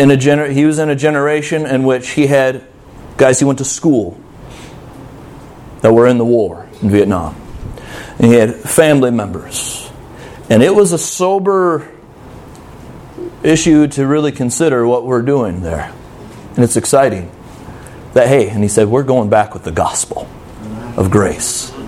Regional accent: United States; Maybe because I'm a white boy myself, and I'm American.

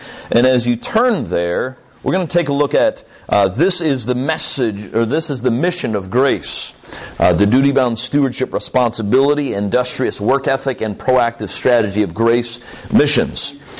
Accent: Chicago, Illinois, United States; Being from the greater Chicagoland area, both Lori and I grew up here and in Chicagoland area, but also this is really my home church.

